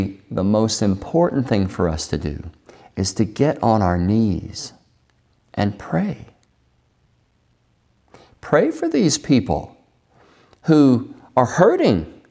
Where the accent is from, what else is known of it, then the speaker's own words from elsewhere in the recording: the South, United States; I grew up in the South, and I could probably spend a lot of time telling you stories from my own experience